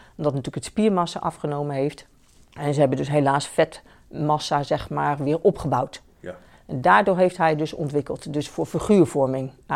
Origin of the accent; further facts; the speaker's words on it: Delft, South Holland, Netherlands; born there; En ik ben 60 jaar en ik ben geboren in Delft.